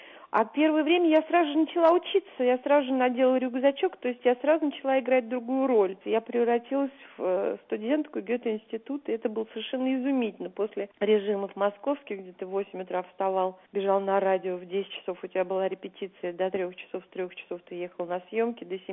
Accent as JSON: {"language": "Russian", "region": "Moscow", "country": "Russia", "said": "Я москвичка, мои дедушки, бабушки, прадедушки все родились в Москве."}